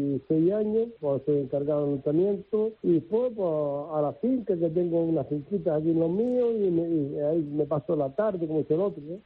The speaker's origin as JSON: {"language": "Spanish", "town": "Fuerteventura", "region": "Canary Islands", "country": "Spain", "moved": "yes", "lives_now": "Gran Canaria, Spain", "said": "soy Gran Canario porque llevo más años aquí que allá, pero a ver, es mi tierra y también es la que quiero como es el otro, ¿no? Es verdad que llevo aquí ya 38 años, pero bueno, es mi isla también, la de allá, Fuerteventura"}